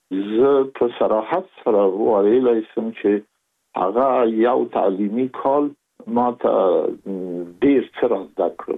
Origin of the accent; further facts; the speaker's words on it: Kabul, Afghanistan; زه زېږېدلی په کابل کې یم. د کابل په چارګي کې ګزارګاه پله ته ورڅېرمه، او کلی د شکلا خان کلا. هلته زه زېږېدلی یم، خو یو درې یا څلور کاله وروسته زما کورنۍ بیا د مراد خان ته کډه شوې ده، چې هلته د پدري کلا ده.